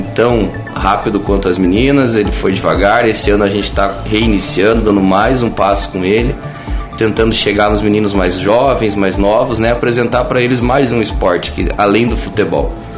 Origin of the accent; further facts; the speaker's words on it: Papanduva, Santa Catarina, Brazil; a minha terrinha, Papanduva, eu amo ela demais, eu gosto muito dela, tanto que voltei e fiquei aqui.